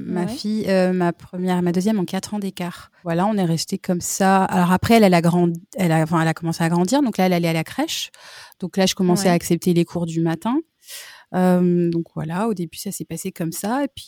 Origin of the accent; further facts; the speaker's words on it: France; accent: French; Et oui, moi avec mon accent français